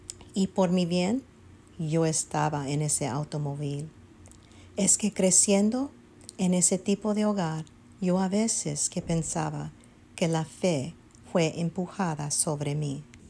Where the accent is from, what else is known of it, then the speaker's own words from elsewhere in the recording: DR Congo; soy originario de la República Democrática del Congo Zaire, África Central. Es que crecí en un hogar africano